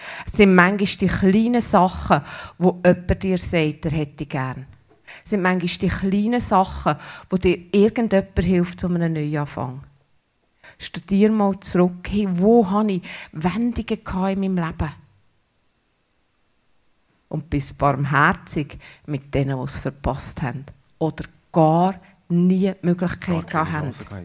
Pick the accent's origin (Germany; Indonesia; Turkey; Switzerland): Switzerland; Einfach so sind wir Schweizer.